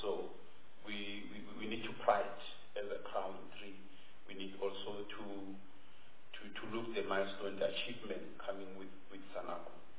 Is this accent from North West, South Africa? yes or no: yes; Makapanstad, North West, South Africa; I'm coming from Northwest in a rural community called Makapanstad, under Chief Makapan.